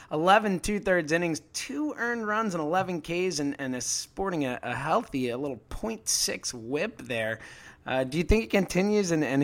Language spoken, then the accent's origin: English; Philadelphia, Pennsylvania, United States; All right, let's head into Philadelphia, my hometown.